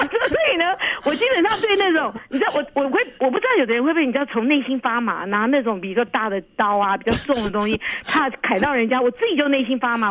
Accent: Taiwan; 我们在台湾长大会有军训课，所以我是有练过打靶的

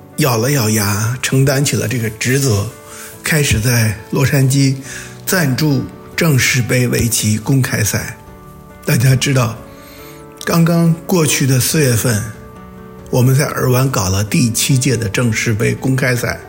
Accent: China; now in Los Angeles, United States; 作为一个中国人，我心里确实有一丝丝的内疚和无奈

